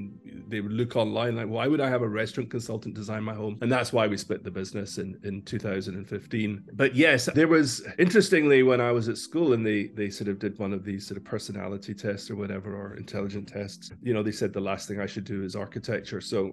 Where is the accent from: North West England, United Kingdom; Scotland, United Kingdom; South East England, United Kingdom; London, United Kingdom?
Scotland, United Kingdom; Glasgow; so I'm originally from Glasgow, which is in Scotland.